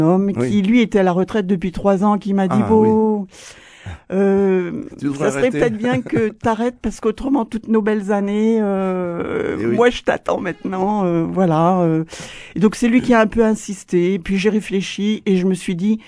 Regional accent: Toulouse, Occitanie, France; Que je suis toulousaine, tout à fait.

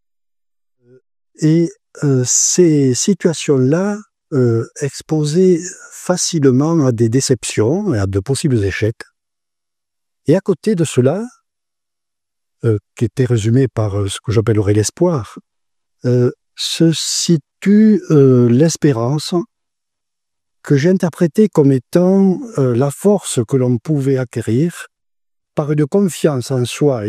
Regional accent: Villemur-sur-Tarn, Occitanie, France; born there; je suis né à Villemur-sur-Tarn, j'ai 82 ans

